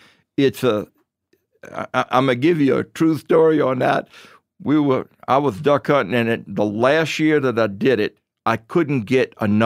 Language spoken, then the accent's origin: English; New Iberia, Louisiana, United States; In reality, yes, I do. And I'm actually born and raised in New Iberia, Louisiana.